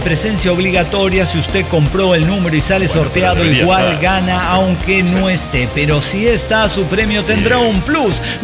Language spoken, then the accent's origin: Spanish; Chihuahua, Mexico; born there; now in Monterrey, Mexico; yo nací en Chihuahua. Soy chihuahuense.